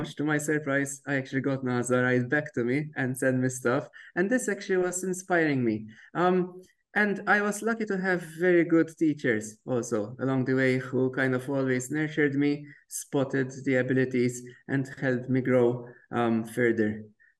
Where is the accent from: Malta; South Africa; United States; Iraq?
Malta; moved away; also born or lived in United Kingdom; so I grew up in Malta initially, and then I did my PhD and my education in the UK.